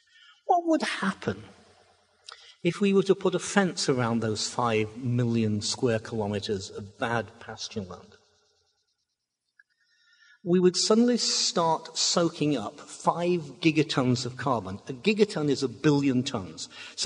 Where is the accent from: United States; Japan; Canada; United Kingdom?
United Kingdom; England; I have no particular desire as an Englishman to be nice to the French.